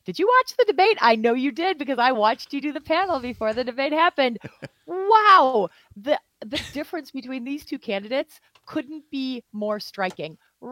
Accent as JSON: {"language": "English", "region": "Wisconsin", "country": "United States", "said": "We're from Wisconsin. We can handle it."}